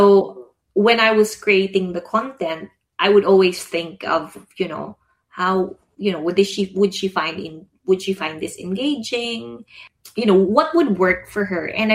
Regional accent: Philippines; I was born in the Philippines. I was raised by two Filipinos. there's no question in my mind in terms of my cultural identity. I'm Filipino through and through.

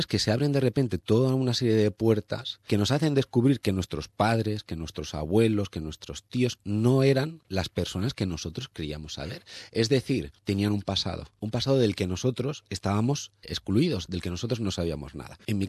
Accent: Spain; soy escritor español y por tanto tengo un sentimiento trágico de la vida.

